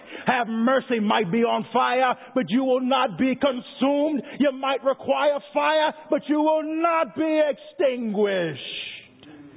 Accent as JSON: {"language": "English", "region": "the South", "country": "United States", "said": "I'm from the South. There's dead, then there's real dead."}